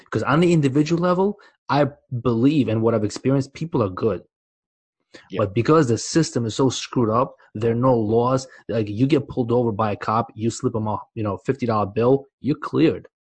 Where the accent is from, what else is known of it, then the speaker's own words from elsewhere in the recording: Uzbekistan; first language Russian; English is a second language; moved away; Right, I'm from Uzbekistan originally. Mm-hmm. That's where I was born. But the only language I ever spoke was Russian.